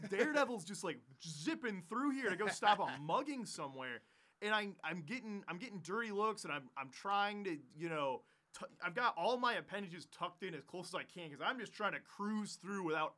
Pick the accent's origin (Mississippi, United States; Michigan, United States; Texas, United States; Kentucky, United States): Michigan, United States; Hudsonville; So I grew up in Hudsonville, which is the fucking buckle of the Michigan Bible Belt.